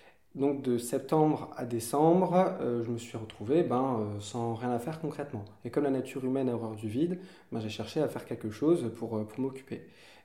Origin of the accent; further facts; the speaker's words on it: Bourg, Hauts-de-France, France; born there; now in Lille, France; j'ai 23 ans, je suis né à Bourg, un petit village du Pas-de-Calais, et puis maintenant je suis à Lille